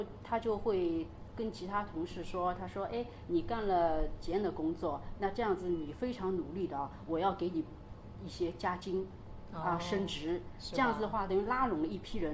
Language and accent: Chinese; China; 我们中国人而且有一个习惯